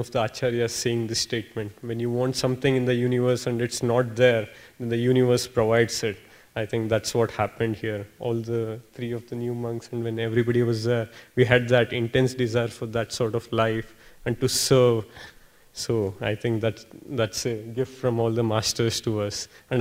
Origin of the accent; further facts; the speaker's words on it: Bangalore, Karnataka, India; So I came from Bangalore, and there I had taken Kriya Yoga, Kriya initiation.